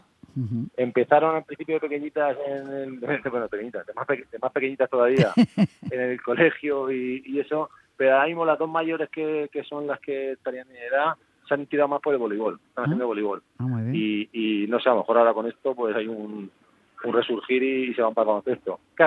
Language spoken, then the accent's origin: Spanish; Murcia, Region of Murcia, Spain; yo, pues ya sabes que soy de Murcia toda la vida